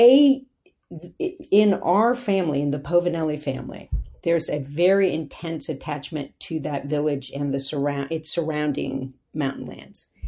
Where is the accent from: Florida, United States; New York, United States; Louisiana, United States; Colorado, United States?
Louisiana, United States; Shreveport; I grew up in Shreveport, Louisiana, in the deep south of the U.S. We moved down there when I was two, and it was 1964.